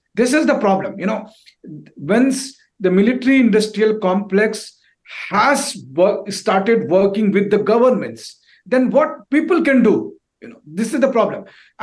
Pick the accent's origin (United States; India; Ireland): India; first language Hindi; English is a second language; because Hindi is my mother tongue